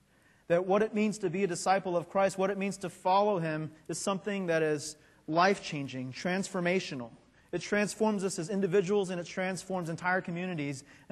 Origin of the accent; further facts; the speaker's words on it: Atlanta, Georgia, United States; I'm from Atlanta, Georgia. And we're both in a city that we don't know.